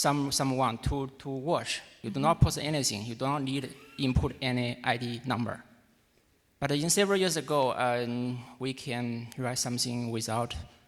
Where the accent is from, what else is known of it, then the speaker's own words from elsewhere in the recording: China; English is a second language; also born or lived in Beijing; Yeah, I'm from China.